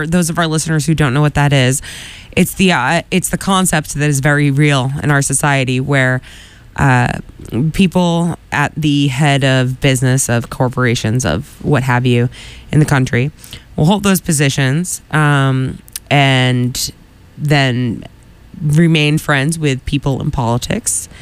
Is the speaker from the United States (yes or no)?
yes; Quincy, United States; even growing up in Quincy, which is a much larger place than Marshfield